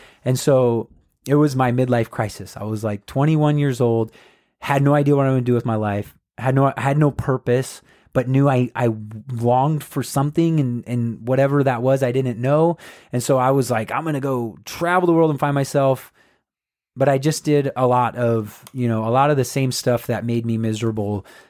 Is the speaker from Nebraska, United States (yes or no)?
yes; Grand Island, Nebraska, United States; By the way, if people don't know, we're from Grand Island. So stayed in Grand Island and went to Central Community College.